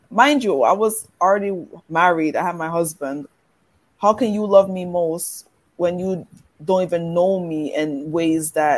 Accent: Bronx, New York, United States; So I said, we're from the Bronx, right?

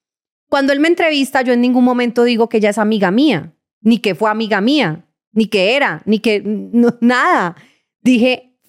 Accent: Cali, Valle del Cauca, Colombia; moved away as an adult; now in Bogotá, Colombia; yo nací en Bogotá. Lo que pasa es que de 14 meses me llevaron a Cali hasta los 20 años, ya a los 18, 20 años llegué. A los 18 vine a modelar varias veces con algunas marcas, me regresaba. Y a los 20 ya me vine a vivir a Bogotá.

